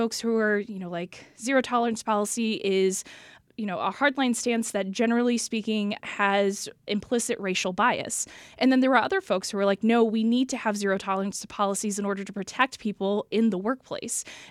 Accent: Indianapolis, Indiana, United States; I'm from Indianapolis. I grew up on the West Side. And I just happen to be a white woman who grew up in Indianapolis.

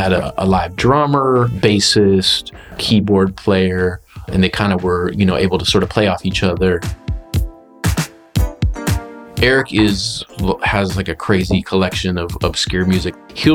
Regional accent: California, United States; So I grew up in the Bay Area and my dad was super into

